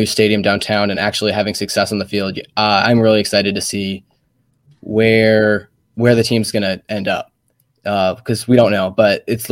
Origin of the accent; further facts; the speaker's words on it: Columbus, Ohio, United States; We are from Columbus, Ohio.